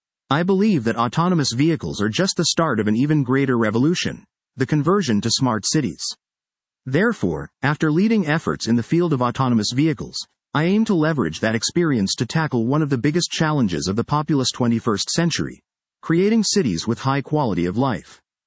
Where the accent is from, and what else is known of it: Israel; English is a second language